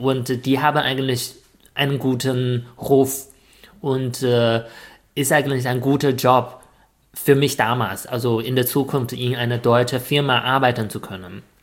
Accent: China; German is a second language; ich komme aus China

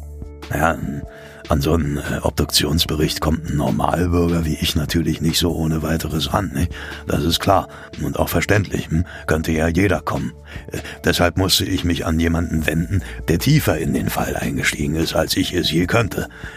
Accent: North Rhine-Westphalia, Germany; So war das auch bei uns im Sauerland.

